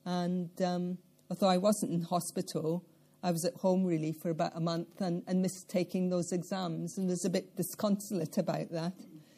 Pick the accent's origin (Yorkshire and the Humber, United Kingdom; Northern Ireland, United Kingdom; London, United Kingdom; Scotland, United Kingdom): Scotland, United Kingdom; Falkirk; now in Wales; As you probably gather from my accent, even after 40 years in Wales, I'm not Welsh. I come from central Scotland, really from the crossroads of Scotland, halfway between Glasgow and Edinburgh, and halfway between Inverness and the Borders, right in the centre. A place called Falkirk